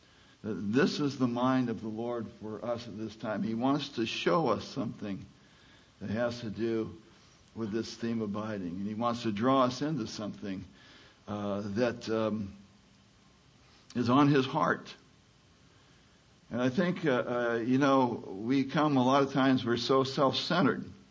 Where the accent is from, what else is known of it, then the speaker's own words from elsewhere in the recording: California, United States; now in Midlothian, United States; And I'm from California, but I live in Midlothian, Virginia.